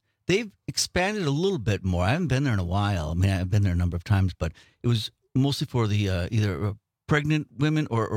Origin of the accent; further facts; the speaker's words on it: Green Bay, Wisconsin, United States; And then we're season ticket, because I'm from Green Bay, I call it season ticket holders